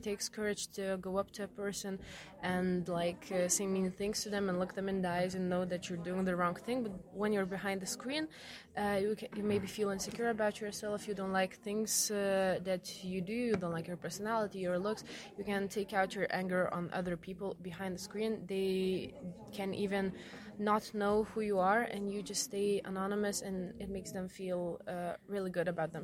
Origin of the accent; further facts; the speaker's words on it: Lithuania; I'm from Lithuania